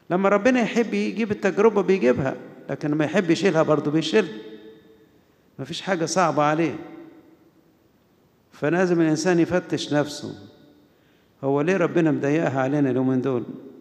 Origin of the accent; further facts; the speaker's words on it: Egypt; عندنا في مصر